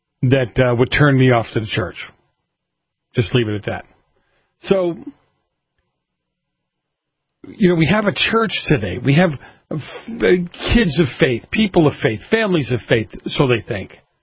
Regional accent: Massachusetts, United States; I think it was Ken from Massachusetts, my hometown. I mean, amazed at what that place has turned into.

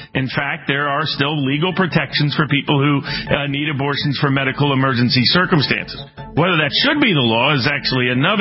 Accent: Tennessee, United States; let's go to my home state of Tennessee.

